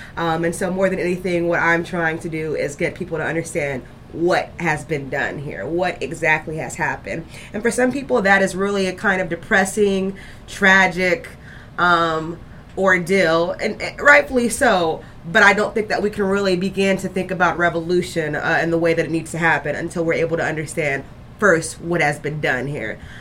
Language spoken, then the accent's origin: English; Alabama, United States; now in Columbus, United States; I'm not a Columbus native. I came here from Alabama.